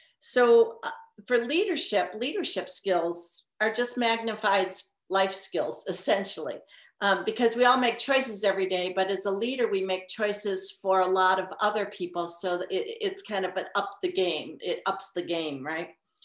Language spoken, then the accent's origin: English; Chicago, Illinois, United States; I'm coming from Chicago. Champaign. I'm a Chicagoan.